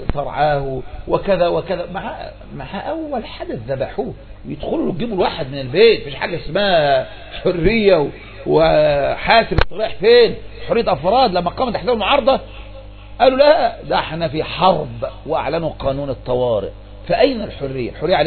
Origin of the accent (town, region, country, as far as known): Egypt